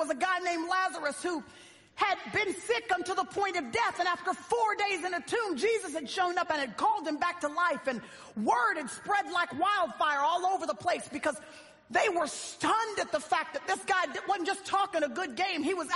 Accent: Dallas, Texas, United States; I was at Starbucks recently in my hometown in Dallas

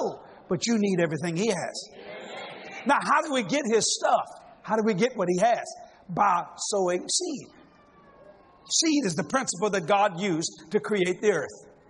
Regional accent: Louisiana, United States; I'm a Cajun.

